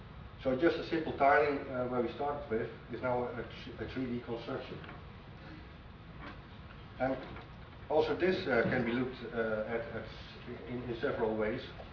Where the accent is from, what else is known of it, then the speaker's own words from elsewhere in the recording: Netherlands; English is a second language; I'm a sculptor from Holland, and I was asked to come here